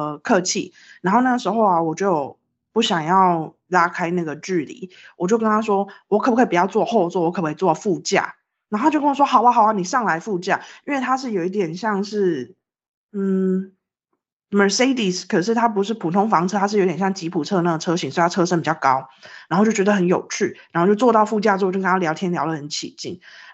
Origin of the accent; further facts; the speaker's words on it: Taiwan; 对于像我这样子一个土生土长在台湾的人来说是不具那个能力